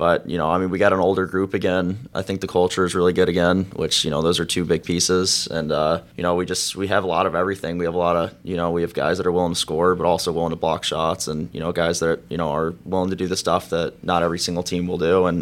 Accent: Michigan, United States; also born or lived in Atlanta, United States; Yeah, so I'm from Atlanta originally, so I played there until I was about 8 or 9, and then I moved to Michigan for the rest of my remainder of it.

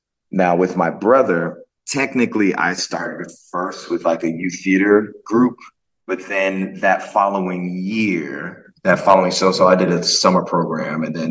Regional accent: Bermuda; born there; Well, I was born in Bermuda, and in Bermuda, it's a British colony.

